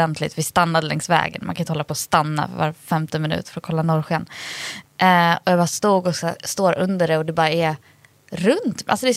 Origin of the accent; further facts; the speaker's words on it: Dalarna County, Sweden; Jag är ändå uppvuxen i Dalarna